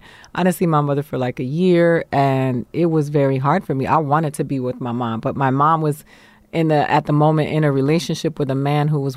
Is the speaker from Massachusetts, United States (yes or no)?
yes; Boston, Massachusetts, United States; born there; I was born in Boston, Massachusetts.